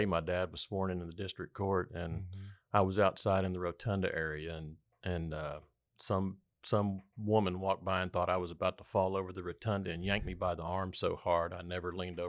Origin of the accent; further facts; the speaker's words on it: Waco, Texas, United States; Well, I was born and raised here in Waco, attended Waco Public Schools, and graduated from Ridgefield High School